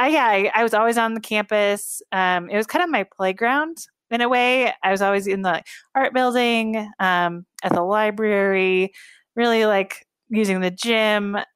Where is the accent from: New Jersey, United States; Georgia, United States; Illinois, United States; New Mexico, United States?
Illinois, United States; So I was raised in a small town in Southern Illinois called G